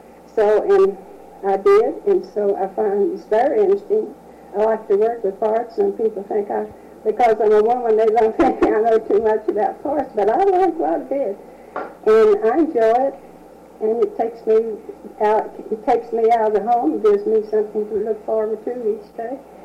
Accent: Corpus Christi, Texas, United States; now in Miranda City, United States; I came from Corpus Christi.

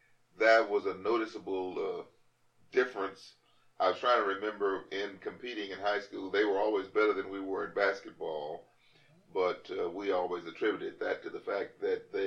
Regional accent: Texas, United States; also born or lived in El Toro / Edna; I was born in El Toro, which is a very small town right outside of Edna. Lived in Edna until I was 8 years old, at which time I moved to Senton, Texas. In Senton, I completed elementary and high school.

